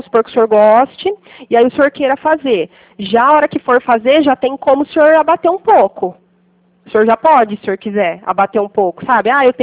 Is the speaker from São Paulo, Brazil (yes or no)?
yes; Pirassununga, São Paulo, Brazil; Não, eu sou da cidade de Pirassununga.